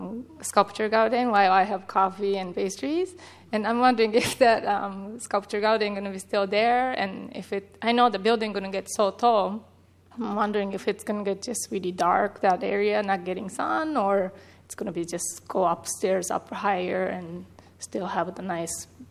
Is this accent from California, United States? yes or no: yes; San Mateo, California, United States; from San Mateo.